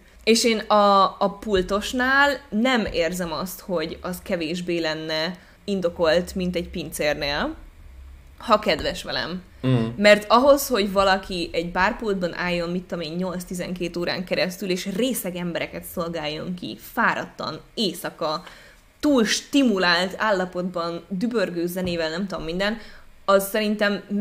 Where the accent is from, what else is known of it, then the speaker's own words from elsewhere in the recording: Hungary; hallották, hogy magyarok vagyunk